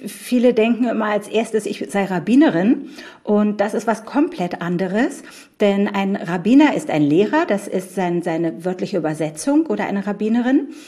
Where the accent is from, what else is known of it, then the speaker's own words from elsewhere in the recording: Berlin, Germany; Ich bin gebürtige Berlinerin.